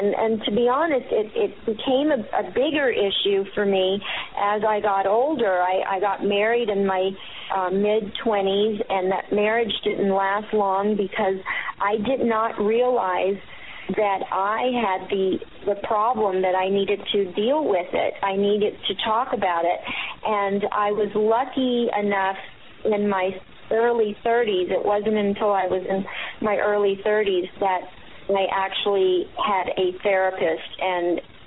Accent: the South, United States; And I was no different growing up in the South

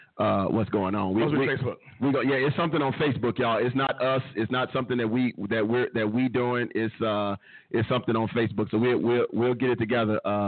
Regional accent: Chicago, Illinois, United States; You know I'm from Chicago. You know I'm from Chicago, and you still saying Marshall Field.

